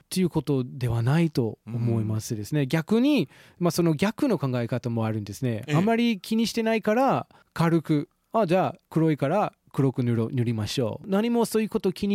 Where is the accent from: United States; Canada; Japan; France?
United States; Japanese is a second language; 特に多分僕はアメリカ人だと本当はリアルタイムで見てました、